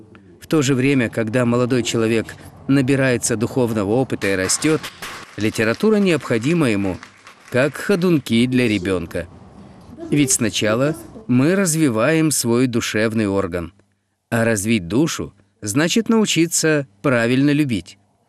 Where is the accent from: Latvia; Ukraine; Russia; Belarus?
Ukraine; Zhytomyr, Zhytomyr Oblast; Мы из Житомира. Это будет наша первая поездка в Святогорск.